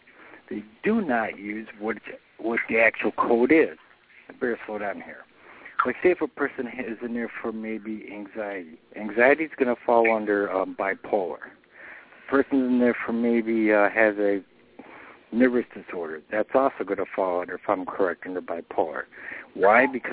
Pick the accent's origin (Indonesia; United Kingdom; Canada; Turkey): United Kingdom; Birmingham, West Midlands; now in Maine, United States; from Brum. Where am I at now? I'm in Maine.